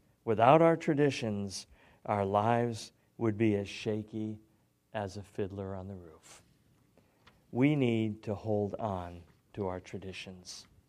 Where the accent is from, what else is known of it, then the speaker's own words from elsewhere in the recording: Springfield, Massachusetts, United States; they went by my hometown, Springfield, Mass. And I had, just hoping they might stop, I had sent them the address where I lived from age 4 to 18 for 16 years.